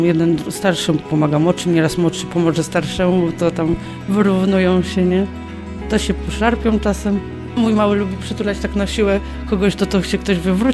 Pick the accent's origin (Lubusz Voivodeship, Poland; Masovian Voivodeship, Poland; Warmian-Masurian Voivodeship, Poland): Lubusz Voivodeship, Poland; Gorzów Wielkopolski; U mnie też chyba w domu tam w Gorzowie, bo ja z Gorzowa pochodzę